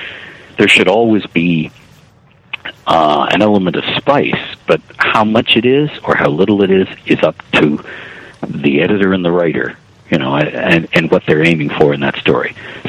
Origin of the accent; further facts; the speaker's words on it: Canada; And as a Canadian, this left me scratching my head at times.